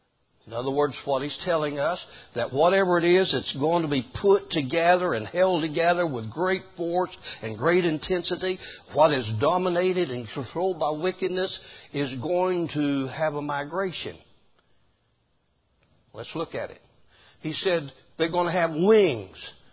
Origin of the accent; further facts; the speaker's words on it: United States; Now, we in America, and I'm glad I'm an American, amen.